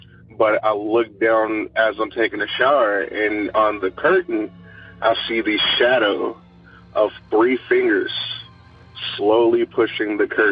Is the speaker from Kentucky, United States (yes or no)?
yes; Lexington, Kentucky, United States; I am from Lexington, Kentucky.